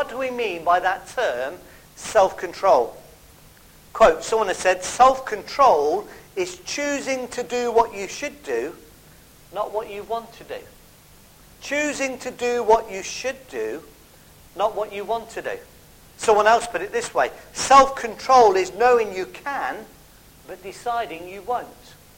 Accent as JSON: {"language": "English", "region": "Midlands", "country": "United Kingdom", "tie": "born or raised there", "said": "When I grew up in the Midlands, my uncle used to take me Crown Green bowling"}